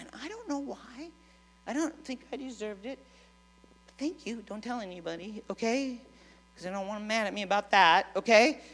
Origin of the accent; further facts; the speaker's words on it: Wisconsin, United States; So growing up on the farm that I grew up in Wisconsin, we didn't have... Well, we had running water.